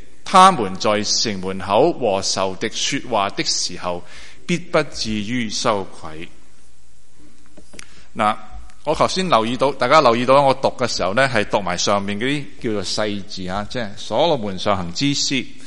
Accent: China; 因为里面讲了很多都是我们中国人很关心的问题

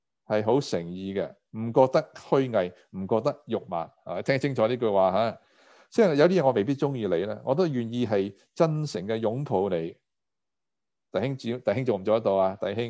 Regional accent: China; 都要留意我们中国人的文化是太过缺乏讲鼓励和称赞的说话

